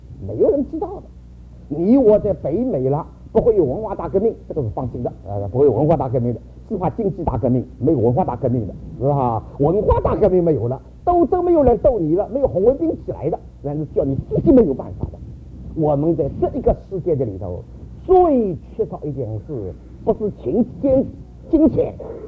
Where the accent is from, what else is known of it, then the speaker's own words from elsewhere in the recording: United States; 我说我不是台湾来的，我美国来的，我美国来的，不是台湾来的。